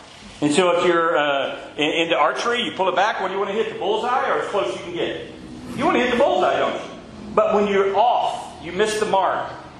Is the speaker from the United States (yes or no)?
yes; Deep South, United States; I grew up in the Deep South, and you just don't do that.